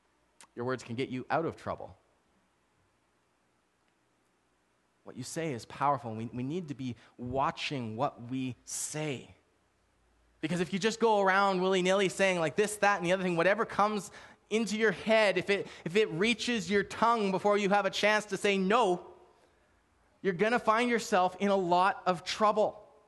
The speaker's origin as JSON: {"language": "English", "country": "Canada", "said": "we're Canadian."}